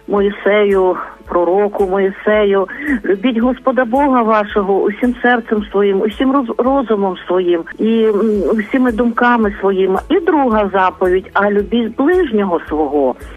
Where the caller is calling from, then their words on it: Lviv, Lviv Oblast, Ukraine; Я з Львова